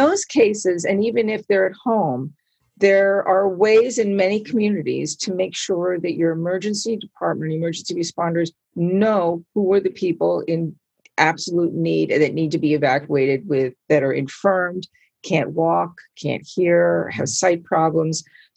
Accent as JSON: {"language": "English", "town": "Long Island", "region": "New York", "country": "United States", "tie": "born or raised there", "said": "So I grew up in Long Island, and I remember as a kid, the whole community would do typically once a year."}